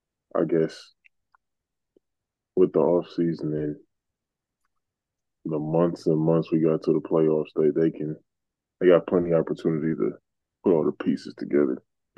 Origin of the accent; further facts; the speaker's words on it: Milwaukee, Wisconsin, United States; Born and raised in Milwaukee, so I've been a Bucks fan my whole life, so I'm always represent them.